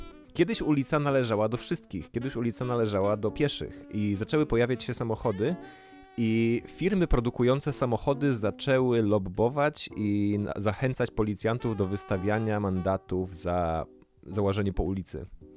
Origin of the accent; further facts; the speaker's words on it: Szczecin, West Pomeranian Voivodeship, Poland; ja jestem ze Szczecina